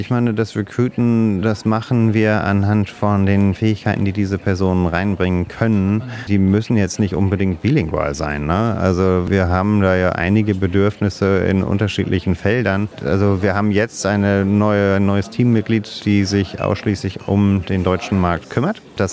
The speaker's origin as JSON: {"language": "German", "region": "England", "country": "United Kingdom", "tie": "born there", "first_language": "English", "second_language": "German", "said": "Kam mir auch sehr entgegen, weil ich gebürtiger Engländer bin. Also es ist meine Muttersprache."}